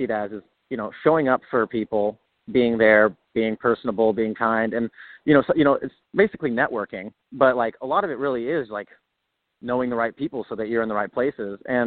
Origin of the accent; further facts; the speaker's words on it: Seattle, Washington, United States; You know, we're all from Seattle.